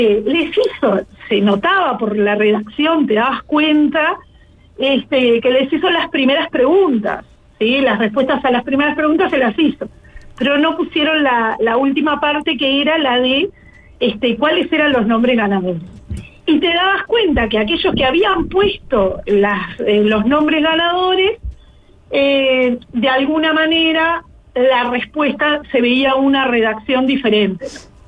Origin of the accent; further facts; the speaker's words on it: Sauce, Canelones, Uruguay; yo soy oriunda de Sauce, trabajo en Toledo, pero vivo en Sauce